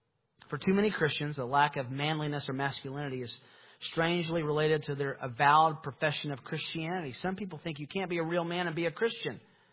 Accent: Kansas City, Missouri, United States; I'm from Kansas City.

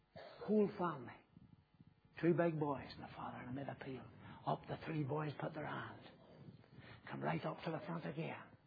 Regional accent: Northern Ireland, United Kingdom; I'm from North Antrim, the county of revival.

